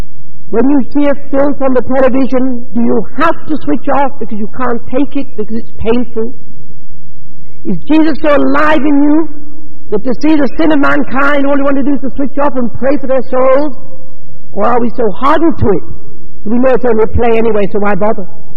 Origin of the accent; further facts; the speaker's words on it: Belfast, Northern Ireland, United Kingdom; I've noticed back in my hometown of Belfast, we are really not as good car drivers as you folk.